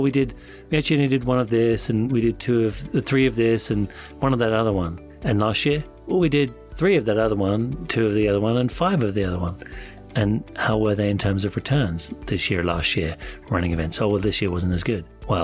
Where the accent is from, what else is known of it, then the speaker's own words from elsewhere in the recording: London, United Kingdom; I grew up in London. I would walk around like I owned the place.